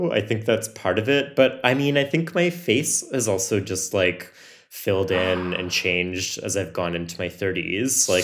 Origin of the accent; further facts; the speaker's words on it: Ottawa, Ontario, Canada; now in Toronto, Canada; Well, I moved to Toronto from Ottawa, where I grew up in 2008.